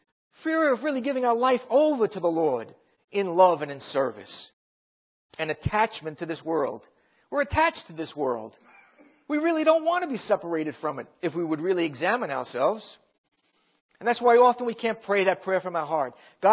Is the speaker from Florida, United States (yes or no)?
no; Babylon, New York, United States; well, I'm from New York, out in the island.